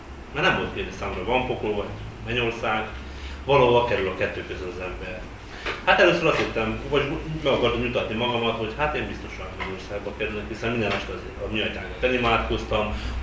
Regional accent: Transylvania, Romania; Hát én Erdélyben nevelkedtem, vallásos neveltetésben részesültem, ugyan szüleim nem jártak templomba, de engem küldtek.

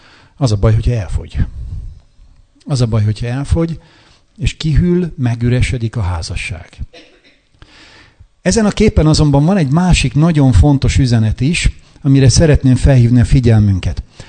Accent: Győr-Moson-Sopron, Hungary; Ez a mi esküvői képünk a szülőfalomban, én a Szigetközből származom

